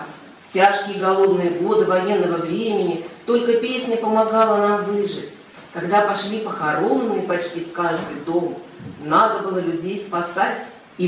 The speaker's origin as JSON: {"language": "Russian", "region": "Ural", "country": "Russia", "said": "в том числе и мы, уральцы."}